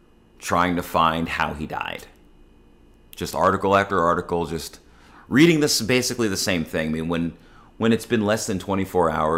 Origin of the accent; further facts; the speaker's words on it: Dallas, Texas, United States; Because a piece of my time growing up in Dallas had just been compromised.